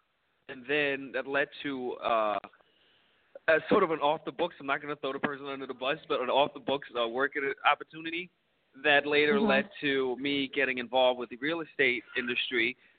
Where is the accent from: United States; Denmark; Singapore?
Denmark; moved away as an adult; because I'm from Denmark